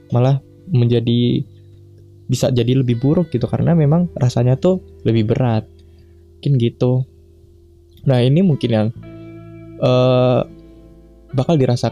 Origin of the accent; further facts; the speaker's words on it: Sumatra, Indonesia; now in Yogyakarta, Indonesia; gue udah merantau lebih jauh gitu. Gue ada di Jogja sekarang dan gue aslinya dari Sumatera gitu.